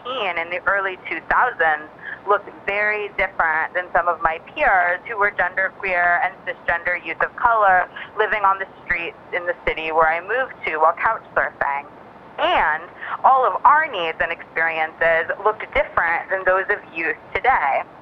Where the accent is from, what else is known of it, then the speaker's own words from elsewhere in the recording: Oregon, United States; now in Brooklyn, United States; I'm a queer author based in Brooklyn, New York. I grew up in Oregon